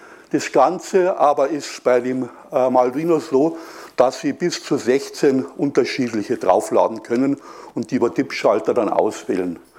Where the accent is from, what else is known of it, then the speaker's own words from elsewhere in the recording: Ingolstadt, Bavaria, Germany; ich komme aus Ingolstadt und Ingolstadt ist bekannt als die Schanz.